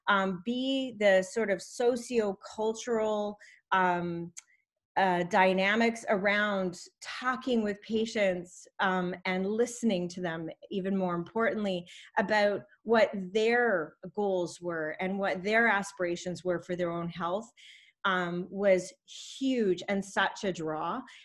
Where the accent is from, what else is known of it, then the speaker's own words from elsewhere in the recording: Canada; I am a Canadian physician